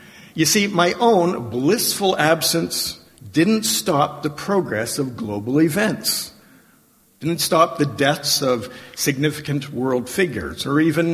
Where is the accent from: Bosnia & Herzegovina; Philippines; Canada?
Canada; Ontario; Karen and I grew up together in Ontario.